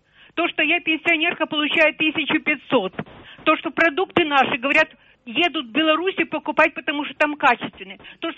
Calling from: Kyiv, Ukraine; Здравствуйте, Киев.

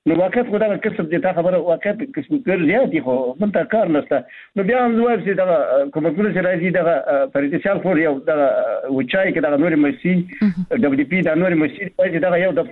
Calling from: Baghlan, Afghanistan; بغلان مې تماس نیولې

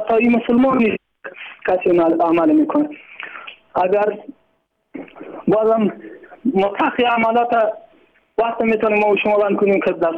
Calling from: Kandahar, Afghanistan

